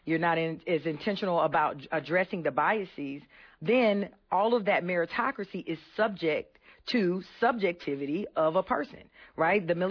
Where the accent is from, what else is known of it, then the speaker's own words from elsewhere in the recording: the South, United States; but I am also from the South. I'm also a black woman.